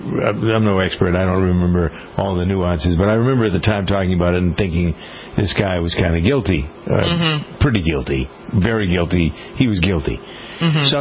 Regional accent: Framingham, Massachusetts, United States; That's what there's a great joke in my hometown of Framingham, Massachusetts.

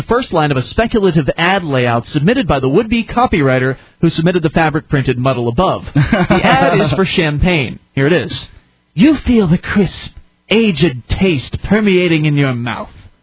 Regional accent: Ukraine; English is a second language; I'm from Ukraine.

